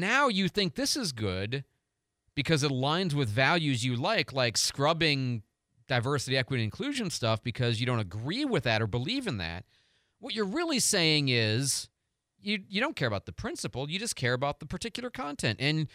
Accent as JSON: {"language": "English", "region": "the North", "country": "United States", "said": "I'm not a fan of the Confederate flag. I'm from the North."}